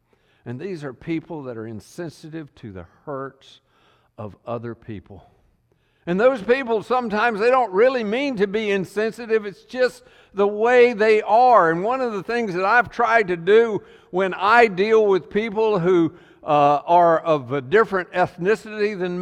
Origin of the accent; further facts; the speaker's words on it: the South, United States; I grew up in the South.